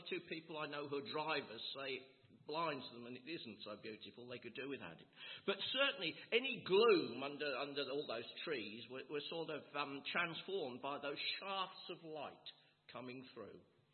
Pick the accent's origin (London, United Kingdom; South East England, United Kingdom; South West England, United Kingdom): South West England, United Kingdom; born there; I was born in South Devon. We had family there